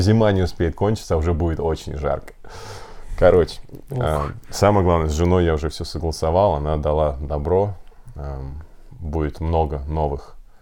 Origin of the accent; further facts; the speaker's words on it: Russia; я из России, хочу вот как-нибудь с вами там пообщаться